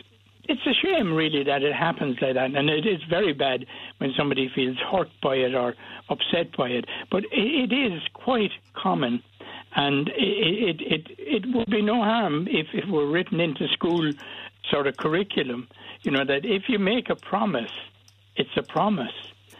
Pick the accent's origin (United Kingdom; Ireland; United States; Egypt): Ireland; I think we're always, as Irish people, looking to be acceptable.